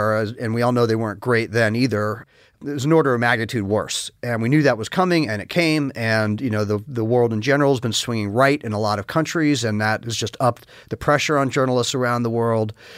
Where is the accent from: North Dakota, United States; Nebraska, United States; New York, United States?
New York, United States; I grew up largely in New York